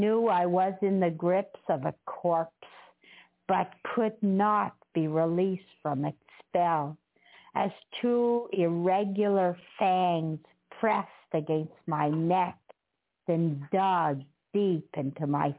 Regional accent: England, United Kingdom; you know, me being English.

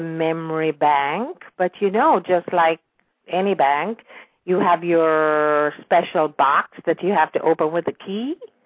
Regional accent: Jamaica; now in United States; up in the Jamaican culture, although I have spent most of my years here in the United States, and I'm an American, and I am an American citizen, but I still am rooted

